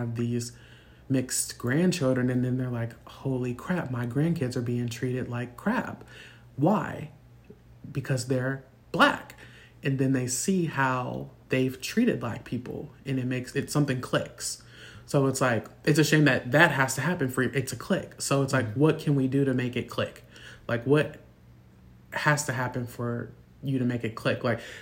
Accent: Obetz, Ohio, United States; I grew up in Columbus, Ohio, Obetz, Ohio, wherever, and a lot of the kids that I went to school with who were white would have the little Confederate flag

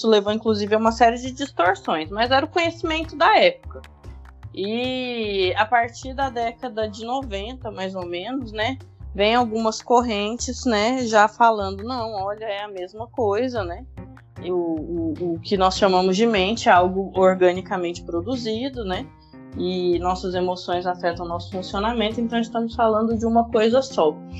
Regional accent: Brazil; como nós somos brasileiros, a gente cumpriu essa tradição de começarmos apenas após o carnaval

